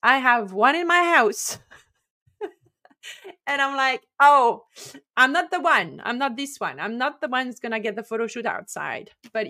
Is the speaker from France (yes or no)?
yes; France; moved away as an adult; now in Canada; I lost my hands on the first winter in Canada. I'm from France originally.